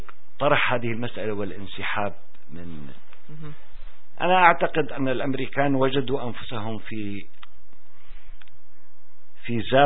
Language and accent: Arabic; Syria; ضمانتنا نحن كسوريين لن تأتي ويجب أن لا تأتي من هذه الدول الثلاث